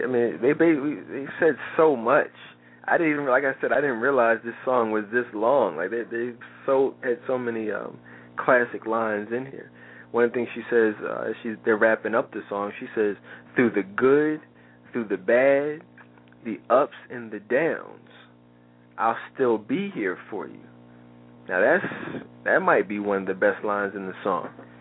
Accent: Philadelphia, Pennsylvania, United States; I'm from Philly, Dre's from New York, Virgil's from Colorado.

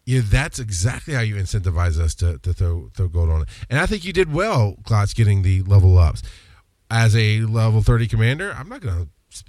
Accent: Australia; I'm Australian, so of course I am.

